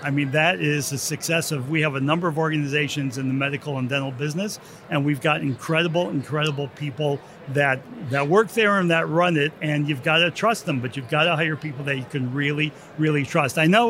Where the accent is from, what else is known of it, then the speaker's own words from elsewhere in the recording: Cleveland, Ohio, United States; I'm a dentist from Cleveland, Ohio